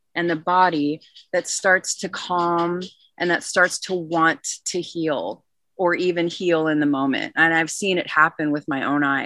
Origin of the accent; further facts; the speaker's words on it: Midwest, United States; also born or lived in Seattle; We came from Seattle, but originally the Midwest. So we found our way to the coast